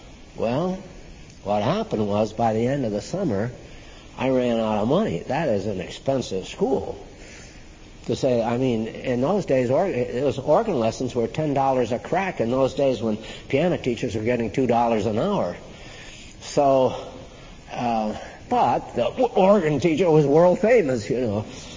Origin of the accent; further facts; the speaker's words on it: Arizona, United States; And I said, "Well, I'm from Arizona. I have a Bachelor of Arts in Education, but I also have a minor in music, and I have a year teaching high school music."